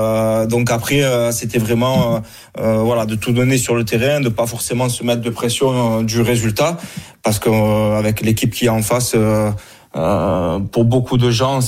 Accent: Marseille, Provence-Alpes-Côte d'Azur, France; En tant que Marseillais, en plus, je l'avais annoncé la veille à un ami à moi.

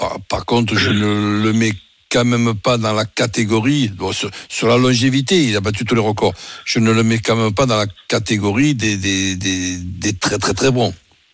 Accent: Marseille, Provence-Alpes-Côte d'Azur, France; j'exagère un peu en tant que Marseillais

